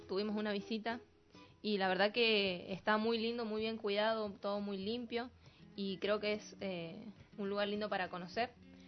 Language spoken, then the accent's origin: Spanish; Mendoza, Argentina; somos mendocinos, muy mendocinos.